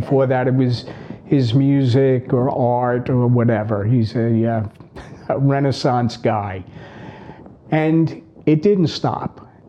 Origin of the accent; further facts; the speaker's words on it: New York, United States; And we were, you know, typical brothers growing up on Long Island.